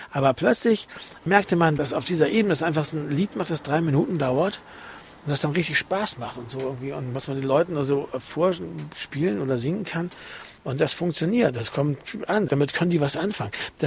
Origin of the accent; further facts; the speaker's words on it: Bremen, Germany; ich bin Bremer, Hanseat